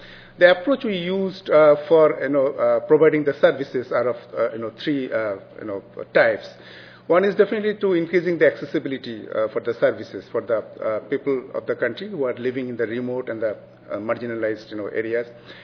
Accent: Bangladesh; I'm from Bangladesh.

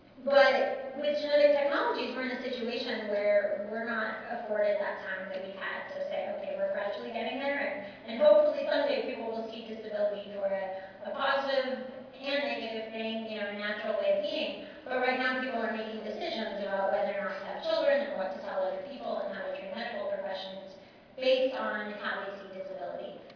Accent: California, United States; I'm from California, and in the past two years, we've lost dental care, we've lost podiatry, other basic health services.

